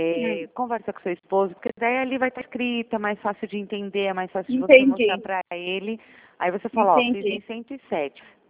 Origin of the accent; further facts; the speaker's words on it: Sorocaba, São Paulo, Brazil; eu sou de Sorocaba.